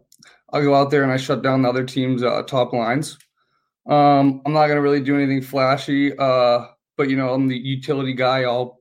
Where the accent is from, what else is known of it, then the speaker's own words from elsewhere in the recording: Pittsburgh, Pennsylvania, United States; Well, growing up, I'm from Pittsburgh, so the Penguins were always around. They were very good when I was growing up.